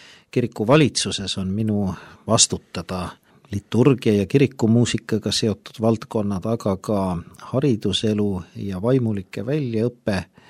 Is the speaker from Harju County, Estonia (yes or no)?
yes; Tallinn, Harju County, Estonia; Ma kasvasin üles Mustamäel, nagu paljud minu eakaaslased, kuigi minu vanematel oli suvekodu Lahemaal